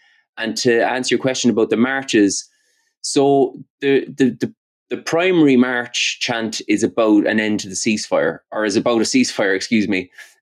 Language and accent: English; Cork, Munster, Ireland; I mean, I'm just from Cork in the south of Ireland, small enough.